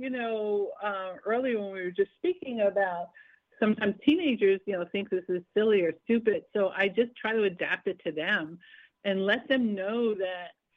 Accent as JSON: {"language": "English", "town": "New York City", "region": "New York", "country": "United States", "tie": "born or raised there", "lives_now": "Los Angeles, United States", "said": "I grew up in New York City, even though I live in L.A. now, and we learned to trust our gut on the mean streets of, you know, New York."}